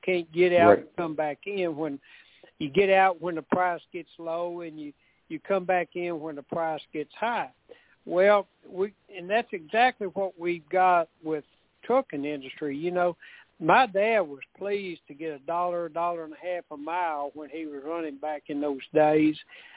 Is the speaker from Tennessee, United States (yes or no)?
yes; Tennessee, United States; I'm an old country boy. I grew up down here in Tennessee